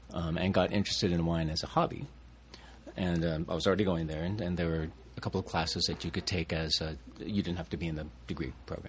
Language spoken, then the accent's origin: English; Davis, California, United States; I grew up in Davis.